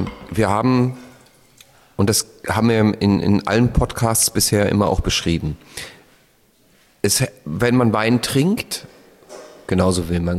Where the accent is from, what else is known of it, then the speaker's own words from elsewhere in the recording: Austria; Als Österreicher natürlich.